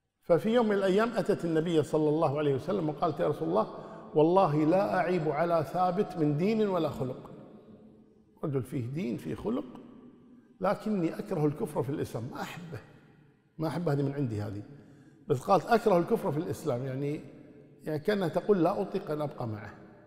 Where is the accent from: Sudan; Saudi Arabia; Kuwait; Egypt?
Kuwait; لكن طبعا هذا مشكلة عندنا في الكويت هنا،